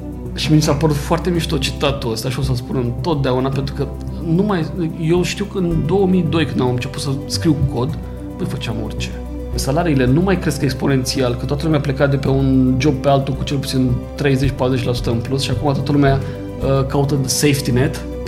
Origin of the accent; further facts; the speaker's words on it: Vaslui, Vaslui County, Romania; eu sunt din Vaslui și părinții mei au lucrat toată viața la textila Vaslui.